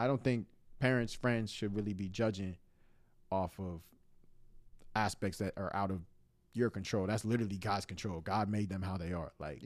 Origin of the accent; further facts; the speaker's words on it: Nigeria; as Nigerian kids, like, some people care about culture to the point where they won't even fall in love with somebody that is outside of their culture.